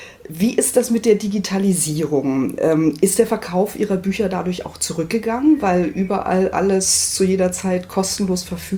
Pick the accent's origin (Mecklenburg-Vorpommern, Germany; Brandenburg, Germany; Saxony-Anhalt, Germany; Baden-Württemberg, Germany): Brandenburg, Germany; ich bin selbst ja im Spreewald groß geworden.